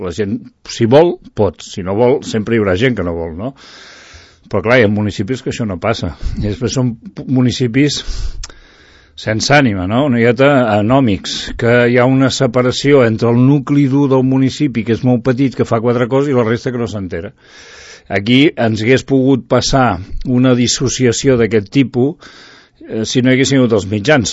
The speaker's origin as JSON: {"language": "Catalan", "town": "Girona", "region": "Catalonia", "country": "Spain", "lives_now": "Sant Cugat, Spain", "said": "quan m'han preguntat tu d'on ets, pues jo dic que soc de Sant Cugat, he viscut més anys a Sant Cugat que a Girona, no? Tot i, abans deia que era de Girona, però ara ja no té cap sentit dir que soc de Girona, perquè no m'hi sento, no? Em sento d'aquí"}